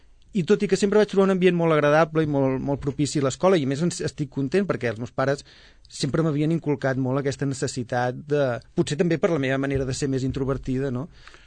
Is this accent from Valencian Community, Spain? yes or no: no; Sabadell, Catalonia, Spain; Home, jo vaig néixer a Sabadell, de fet sóc una persona que he viscut pràcticament tota la meva vida aquí i sempre doncs vinculat, més o menys, amb aquesta ciutat.